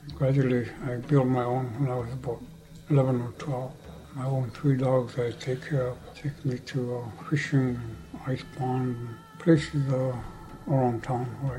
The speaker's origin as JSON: {"language": "English", "town": "Shishmaref", "region": "Alaska", "country": "United States", "tie": "born or raised there", "said": "I was born in 1971, born and raised in Shishmar. My parents, we grew up with practically nothing."}